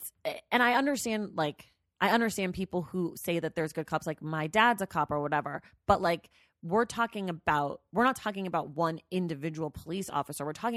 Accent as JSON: {"language": "English", "region": "Louisiana", "country": "United States", "said": "from Louisiana, but who knows from where before that. And like, so my family's been here for hell of long."}